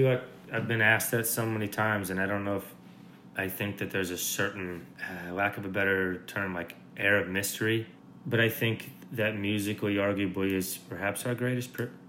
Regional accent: United States; where as an American roots musician, that's where you kind of make your breakthrough.

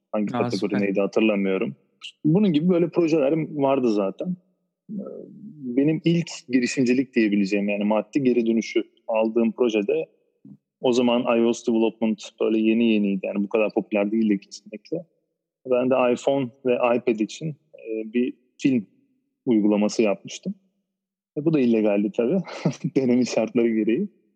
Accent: Antalya, Turkey; also born or lived in Russia; Ben aslında Rus vatandaşıyım. 96'dan beri Türkiye'deyim. 87 doğumluyum bu arada. Antalya'da geçirdim çocukluğumu. Antalya'da özel bir fen lisesi bitirdikten sonra Ankara'ya, ODTÜ'ye yolum düştü.

